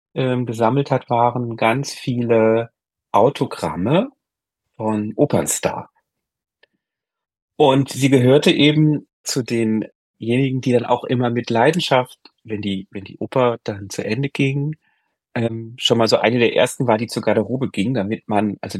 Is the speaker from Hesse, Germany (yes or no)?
no; Koblenz, Rhineland-Palatinate, Germany; Aber so richtig ins Theater gekommen bin ich dann so mit 12, 13 in Koblenz, wo ich aufgewachsen bin.